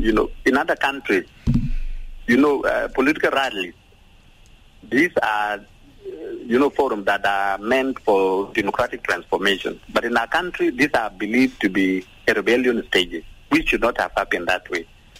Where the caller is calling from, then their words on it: Rumbek, Lakes, South Sudan; I'm calling from Rumbek.